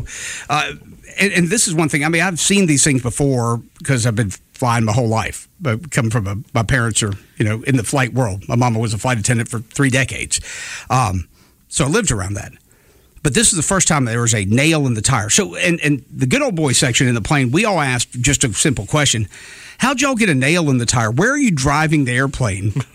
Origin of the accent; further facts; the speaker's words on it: Alabama, United States; I was from Alabama.